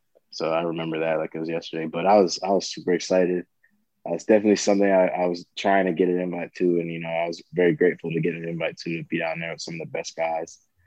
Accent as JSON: {"language": "English", "region": "Florida", "country": "United States", "said": "I'm coming from South Florida, so it was a little cold to me."}